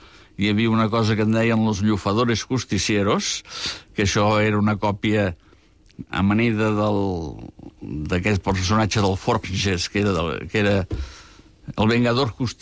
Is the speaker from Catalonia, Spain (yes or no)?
yes; Terrassa, Catalonia, Spain; Jo sóc de Terrassa, i allà, durant una pila de temps, potser un mes o dos, es guardaven ous